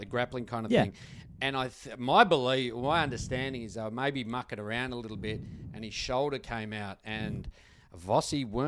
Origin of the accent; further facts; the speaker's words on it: Australia; And if you've got to work hard for it, as an Aussie, you'll fucking do it.